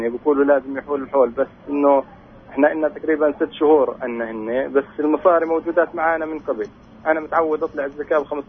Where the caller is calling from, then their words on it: Jenin, West Bank, Palestine